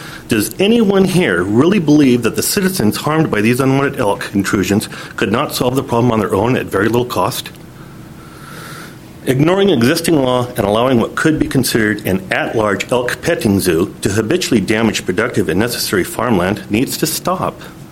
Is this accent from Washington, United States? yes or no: yes; Sedro-Woolley, Washington, United States; I'm from Cedar Woolley, Washington.